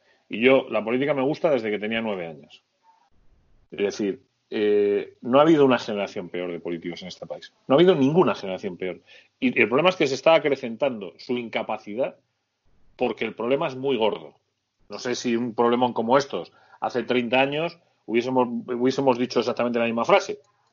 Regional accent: Andalusia, Spain; Y dejarme que haga apología de mi tierra y almeriense.

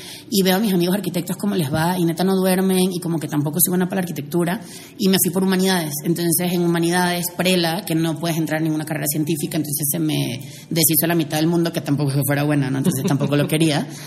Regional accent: Caracas, Capital District, Venezuela; A ver, yo primero soy venezolana, soy de Caracas.

